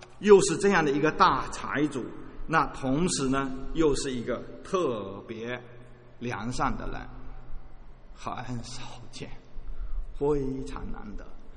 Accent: China; 我不知道有没有像我们中国人面子一样

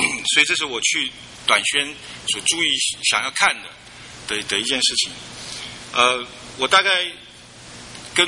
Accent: Dezhou, Shandong, China; 就经过了德州，是我的故乡，就停了2分钟

